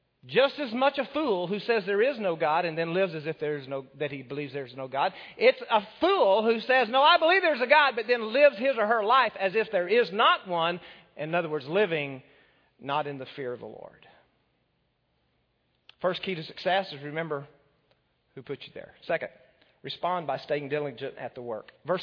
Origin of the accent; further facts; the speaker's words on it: Texas, United States; I was born from West Texas dirt. Okay, it's where I came from, you know, dirt road and a 10-roof house.